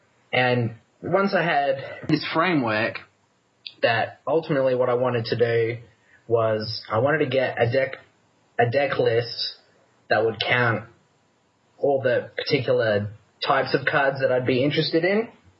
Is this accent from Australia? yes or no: yes; Perth, Western Australia, Australia; Yep, I'm from Perth.